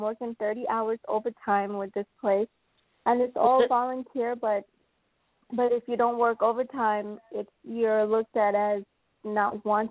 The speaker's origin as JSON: {"language": "English", "country": "Trinidad & Tobago", "lives_now": "Hollywood, United States", "said": "I'm located in Florida, but originally from Trinidad."}